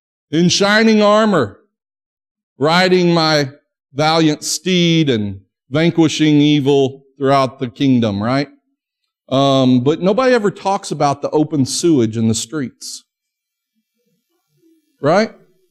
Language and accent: English; Springdale, Arkansas, United States; You know, I remember the good old days of growing up in Springdale. And I lived on McRae Avenue.